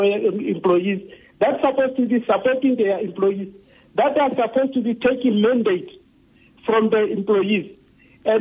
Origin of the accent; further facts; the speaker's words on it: South Africa; as myself as a South African, I'm receiving.